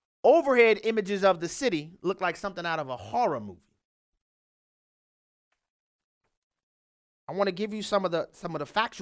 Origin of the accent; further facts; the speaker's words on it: New Orleans, Louisiana, United States; Well, in places like New York and in my hometown of New Orleans, where you have Entergy exclusively